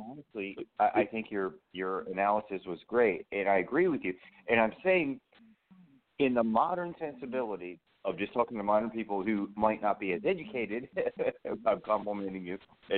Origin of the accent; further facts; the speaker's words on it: Baltimore, Maryland, United States; don't get me wrong, I love Baltimore. I'm from there. I love it. But I recently moved out